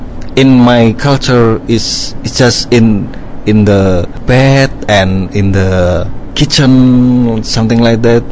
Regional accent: Special Region of Yogyakarta, Indonesia; English is a second language; In my hometown, there is a beach called Parangtritis, and a woman sell cracker chinking, right.

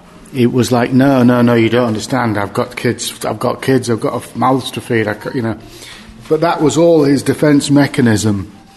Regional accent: Hull, Yorkshire and the Humber, United Kingdom; Well, it's a film up in my hometown, Hull, that follows Steve Arnott, a factory worker, in the year of the City of Culture

